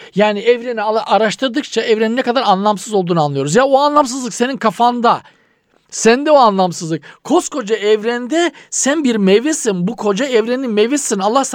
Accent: Black Sea Region, Turkey

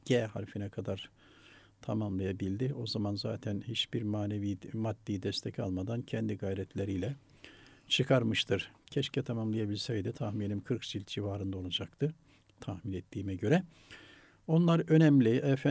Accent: Tokat, Turkey; now in Istanbul, Turkey; ben İstanbul'da yaşıyorum, memleketim Tokat

